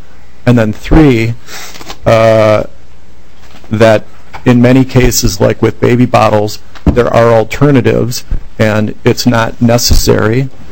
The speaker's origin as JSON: {"language": "English", "town": "Roseville", "region": "Minnesota", "country": "United States", "tie": "born or raised there", "said": "So, growing up in Roseville, went to medical school at the University of Minnesota, got a public affairs degree from Princeton University"}